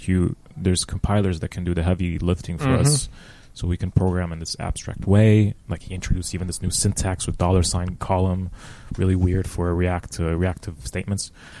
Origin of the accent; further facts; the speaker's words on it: Rome, Lazio, Italy; now in Amsterdam, Netherlands; I'm from Rome, Italy. Even though I just moved to Amsterdam 1 month ago.